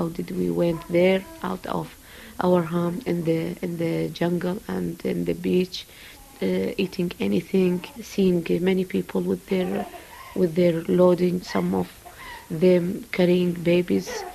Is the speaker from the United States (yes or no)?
no; Iraq; and 39 years old. I'm from Iraq. I have 6 kids.